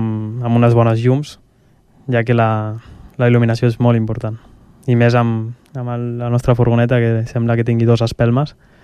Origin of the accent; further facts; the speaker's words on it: Sant Cugat del Vallès, Catalonia, Spain; sobretot de Sant Cugat, al final som d'aquí de tota la vida